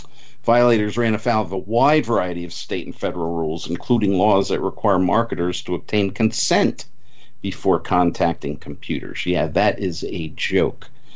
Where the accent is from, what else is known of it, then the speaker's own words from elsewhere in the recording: Pennsylvania, United States; Now, in my home state of Pennsylvania